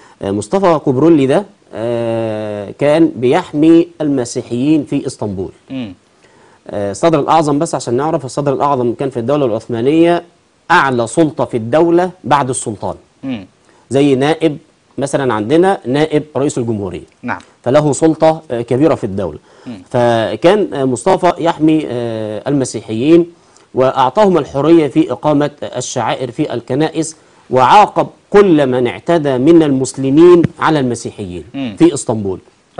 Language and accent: Arabic; Egypt; بمناسبة اللي احنا يعني مصريين،